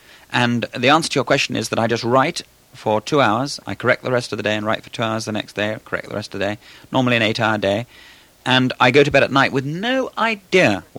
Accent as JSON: {"language": "English", "region": "England", "country": "United Kingdom", "said": "because I am an Englishman."}